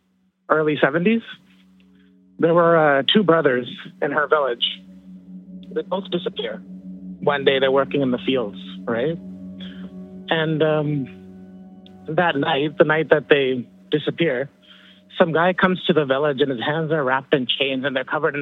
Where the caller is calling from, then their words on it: Surrey, British Columbia, Canada; I'm calling from Surrey, BC, actually.